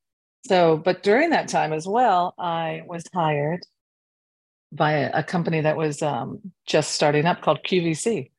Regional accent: Ohio, United States; Well, I was raised in Ohio and I went to Bowling Green.

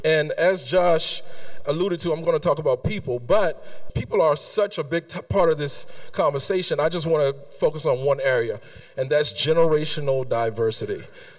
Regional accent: the South, United States; So I grew up in the South, and I went to a lot of churches, and I looked up to preachers on stage.

